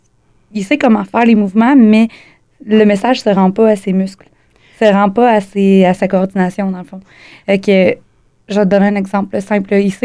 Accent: Trois-Rivières, Quebec, Canada; Je viens de Trois-Rivières.

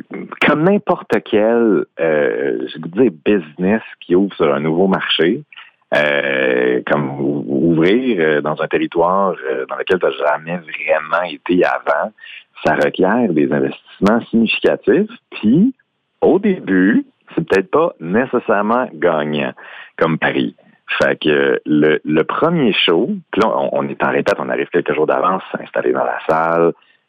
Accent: Quebec, Canada; Des fois, les gens rient du fait qu'on est des Québécois puis on fait la joke avec un accent français.

